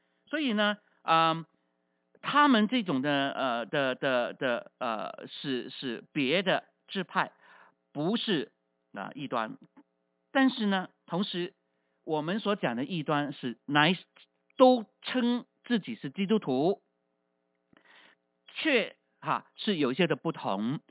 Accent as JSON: {"language": "Chinese", "town": "Fuzhou", "region": "Fujian", "country": "China", "said": "我们福州人都是味道是很重的"}